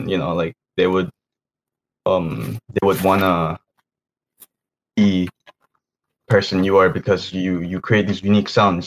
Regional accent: Indonesia; for me, like I grew up with in Indonesia. Well, like growing up there was, a lot of like actions around me all the time

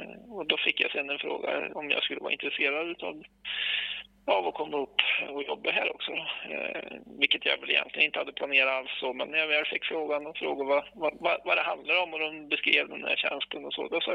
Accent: Torsby, Värmland, Sweden; also born or lived in Karlstad; Jag är frykstaden, ja. Jag är född i Torsby med en dragning ner öst om Lysvik en bit jämt. Så dit fötter vi in sen när jag gick på gymnasieåldern innan jag drog till Karlstad en sväng och läste och blev kvar där i 25-30 år nästan.

